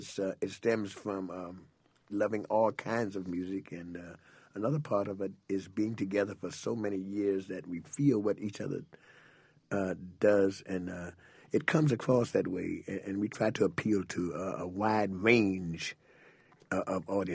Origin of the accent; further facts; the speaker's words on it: Virginia, United States; And growing up in Virginia, we were exposed to so many different genres of music, from country to blues to gospel